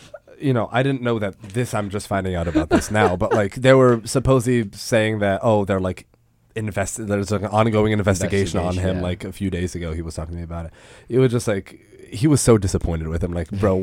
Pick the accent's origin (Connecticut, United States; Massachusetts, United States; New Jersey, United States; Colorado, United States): Connecticut, United States; I'm from Connecticut.